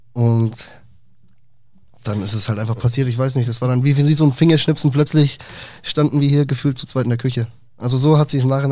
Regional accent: Rhön, Germany; now in Würzburg, Germany; Und ich komme aus der Rhön, da ist jetzt von der Gastronomie her nicht so das gewesen, wo ich mich wohlgefühlt hätte an der Arbeit. Und so bin ich nach Würzburg gekommen, 2020

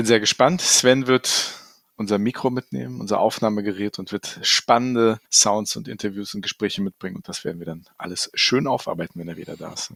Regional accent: Northern Germany, Germany; Ich bin Norddeutscher.

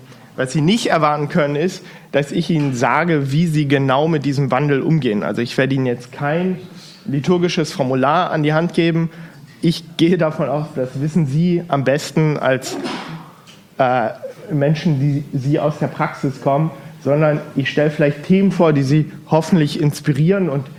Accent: Hildesheim, Lower Saxony, Germany; also born or lived in Bergisch Gladbach; now in Erfurt, Germany; Ich komme aus dem Bistum Hildesheim, bin da aufgewachsen, geboren bin ich in Bergisch Gladbach, also ganz im Westen von Deutschland. In Hildesheim bin ich vor allem geprägt durch die Diaspora, wohne aber die letzten 10 Jahre hier in Erfurt

